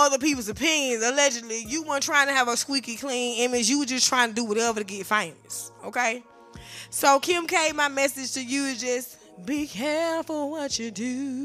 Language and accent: English; the South, United States; I'm from the South. My vocabulary ain't all the way up to par